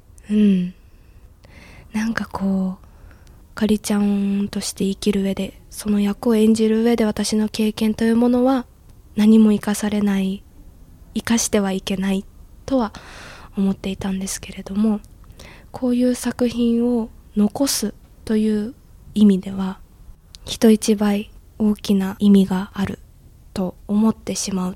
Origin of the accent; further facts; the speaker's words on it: Iwaki, Fukushima, Japan; now in Tokyo, Japan; 東京で暮らしている時間の方が長くなったはなったんですけれどもそれでも変わらない自分のふるさと自分が自分に戻れる場所というかこういわきに降り立っただけでなんかこうふーっと肩の力が抜ける瞬間があるんですよね。